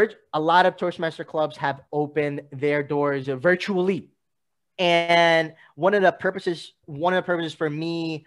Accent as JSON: {"language": "English", "region": "New York", "country": "United States", "tie": "born or raised there", "said": "Although I grew up in New York, I no longer have family there."}